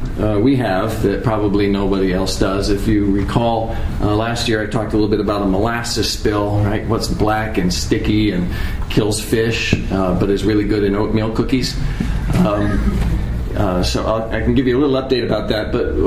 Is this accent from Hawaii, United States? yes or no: yes; Hawaii, United States; from Hawaii.